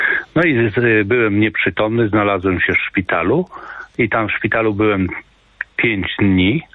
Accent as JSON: {"language": "Polish", "region": "Podlaskie Voivodeship", "country": "Poland", "said": "pochodzę z Podlasia"}